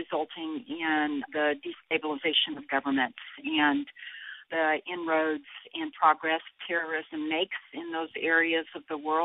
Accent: Texas, United States; I am from Texas

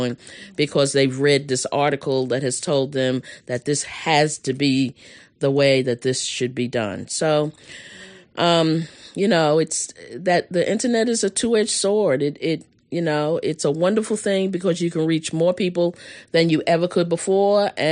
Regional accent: New York, United States; And I came originally from New York, so very different, because New York was not the South.

